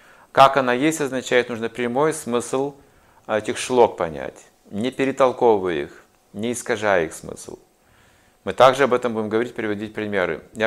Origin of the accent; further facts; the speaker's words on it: Russia; Потом он заметил меня, что я иностранец. Выяснил, что я из России.